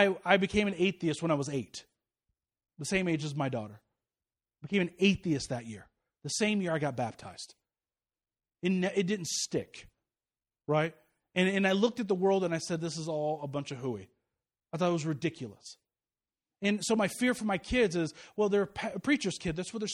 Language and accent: English; Kansas City, Missouri, United States; I'm from Kansas City, so, you know, that's where they do it right.